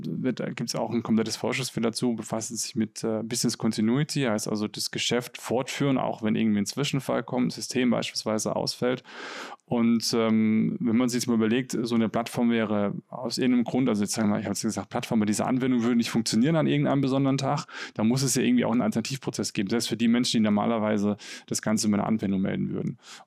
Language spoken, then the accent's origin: German; Karlsruhe, Baden-Württemberg, Germany; oder auch da, wo ich herkomme, nimmst du, keine Ahnung, Stadtkreis und den Landkreis Karlsruhe